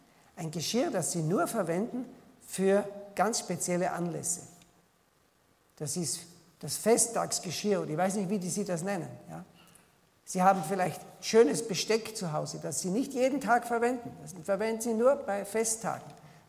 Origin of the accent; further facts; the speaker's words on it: Salzburg, Austria; also dort, wo ich herkomme, im Salzburger Land, das heißt, es behüte dich